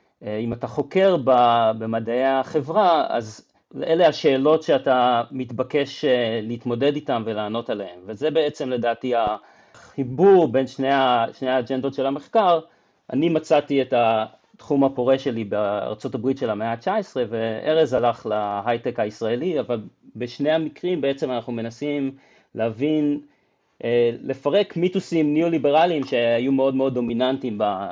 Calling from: London, United Kingdom; אני מדבר מלונדון.

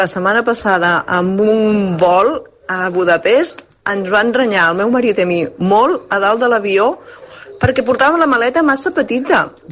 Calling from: Palau-solità i Plegamans, Catalonia, Spain; de Palau Solità i Plegamans.

